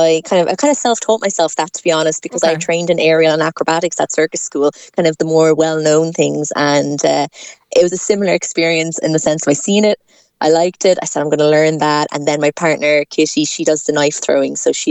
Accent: Waterford, Munster, Ireland; come back to Waterford, my base. So it's kind of nice to have to be home, promoting my show here back in my hometown.

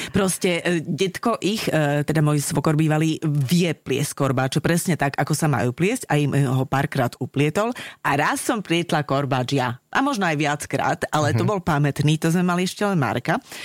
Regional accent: eastern Slovakia, Slovakia; No, u nás na východe neboli korbáče

